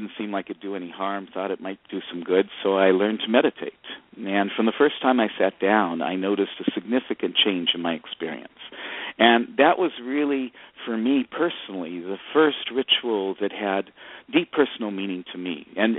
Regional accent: Los Angeles, California, United States; also born or lived in Redding; So I was born in Northern California, in Redding, California. I like to say at the foot of Mount Shasta, the famous mountain in Northern California, but it was actually about 30 miles south of there. And I grew up in Los Angeles, went to Hollywood High School.

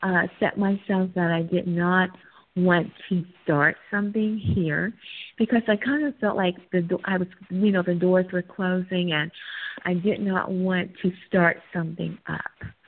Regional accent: Columbus, Ohio, United States; born there; now in Hollywood, United States; I was born at 9:30 a.m. in Columbus, Ohio.

